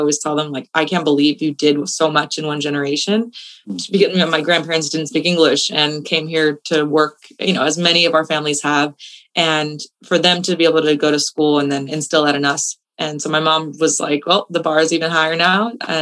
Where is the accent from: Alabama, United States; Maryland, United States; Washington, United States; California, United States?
California, United States; Oxnard; So I'm Mexican-American from California. I was born and raised in Oxnard and Ventura. So I was technically born in Ventura, raised in Oxnard.